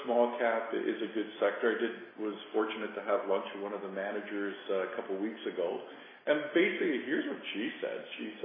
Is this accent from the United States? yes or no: no; Canada; Okay, we'll start with Canada, being Canadian ourselves.